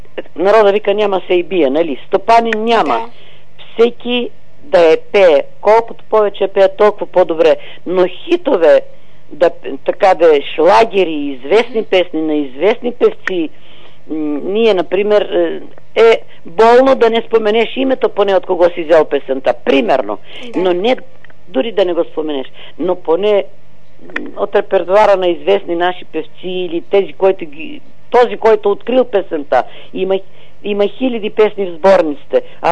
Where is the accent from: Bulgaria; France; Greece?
Greece; Kastoria, Western Macedonia; а ние сме от Костур